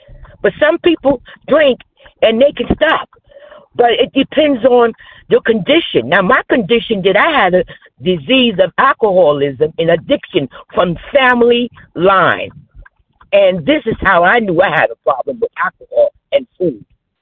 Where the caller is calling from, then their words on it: New Jersey, United States; New Jersey.